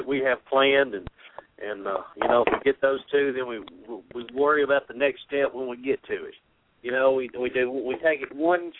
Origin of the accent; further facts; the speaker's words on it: McKenzie, Tennessee, United States; And then we have one here in my hometown, McKenzie, Tennessee